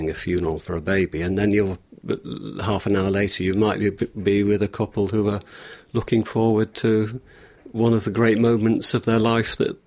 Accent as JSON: {"language": "English", "town": "Warrington", "region": "North West England", "country": "United Kingdom", "also_born_or_lived": "London", "lives_now": "Manchester, United Kingdom", "said": "originally I'm from Warrington, so I've known Manchester all my life."}